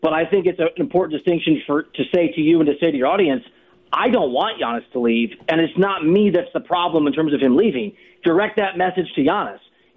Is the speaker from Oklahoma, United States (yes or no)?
no; Dubuque, Iowa, United States; because I'm from Dubuque, Iowa